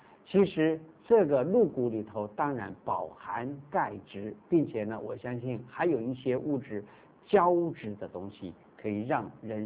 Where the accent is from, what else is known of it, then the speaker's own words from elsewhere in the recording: China; 我们中国人啊，有的时候很注重补这个身体的寒冷。